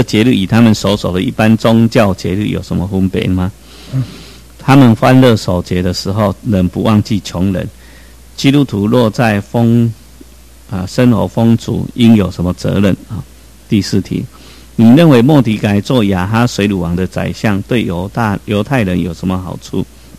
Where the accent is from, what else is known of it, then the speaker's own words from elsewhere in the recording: Taiwan; 所以我们在台湾，虽然我们台湾人数不多